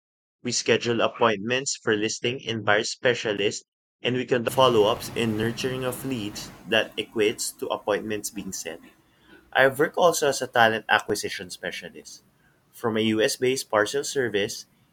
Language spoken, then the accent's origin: English; Philippines; English is a second language; I'm from the Philippines.